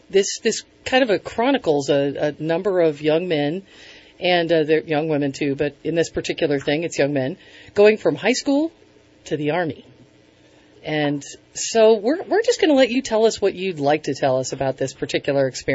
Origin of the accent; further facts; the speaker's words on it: Connecticut, United States; I grew up in Connecticut. I took Bill back there one time, and they were snippy with him.